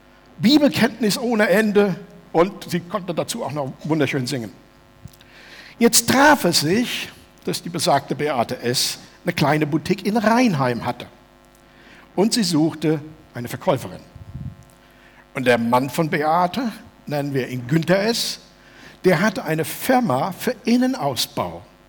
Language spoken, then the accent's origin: German; Steinheim, Germany; in meiner Jugend in Steinheim, hinten wo in der Nähe vom Erbe-Möbelcenter, da gab es mal so einen Apfelbaum